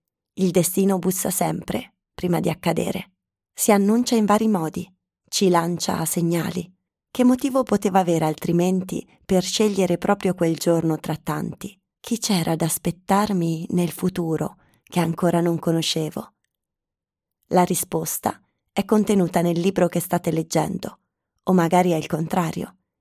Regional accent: Piedmont, Italy; io, che per parte di padre sono genovese, ma cresciuta in Piemonte

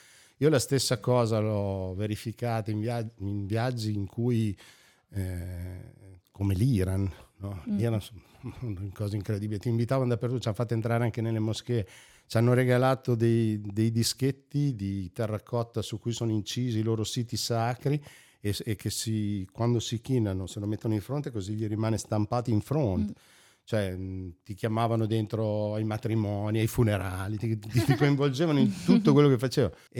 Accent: Sassuolo, Emilia-Romagna, Italy; come ha detto la Vale, e vengo da Sassuolo, provincia di Modena, si capisce un po' anche dall'accento che e dalle S.

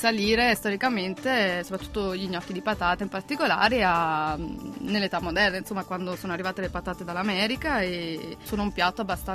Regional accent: Naples, Campania, Italy; Visto che io sono napoletana e forse si è anche sentito

